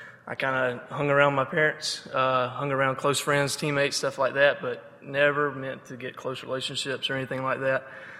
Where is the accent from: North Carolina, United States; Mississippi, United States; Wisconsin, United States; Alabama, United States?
Alabama, United States; Phenix City; I was raised in Phenix City, Alabama. None of y'all know where that's at. It's about 15 miles from Auburn. It's about 2 miles from the Georgia state line.